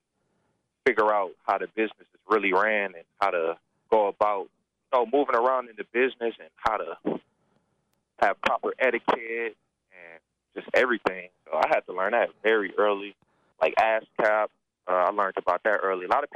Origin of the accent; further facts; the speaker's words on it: Milwaukee, Wisconsin, United States; Growing up in Milwaukee, it was dope, man. I learned a lot growing up.